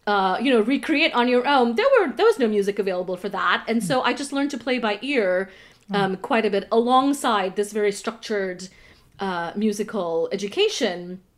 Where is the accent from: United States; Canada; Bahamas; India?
India; I grew up in India. India being a British colony